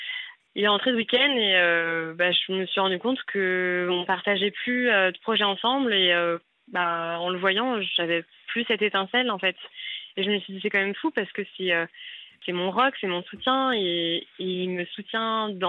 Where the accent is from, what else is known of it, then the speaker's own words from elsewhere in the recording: Lyon, Auvergne-Rhône-Alpes, France; Alors j'ai 30 ans et je viens de Lyon.